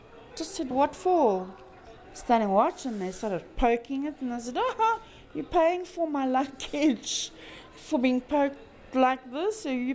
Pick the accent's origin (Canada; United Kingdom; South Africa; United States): South Africa; Well, I'm South African.